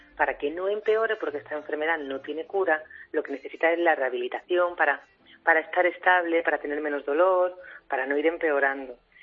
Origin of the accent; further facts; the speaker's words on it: Linares, Andalusia, Spain; now in Gijón, Spain; Como yo, aunque vivo en Gijón, soy de Linares